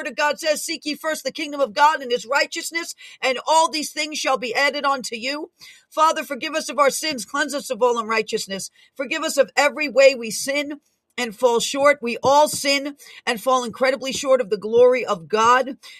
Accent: New York, United States; I know I'm a New Yorker through and through

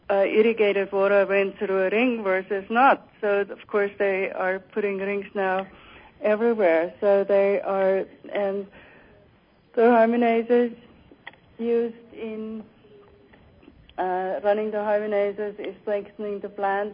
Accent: Germany; I'm from Germany

